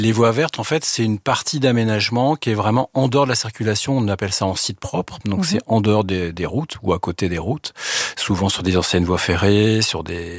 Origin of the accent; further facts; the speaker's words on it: Normandy, France; je suis normand.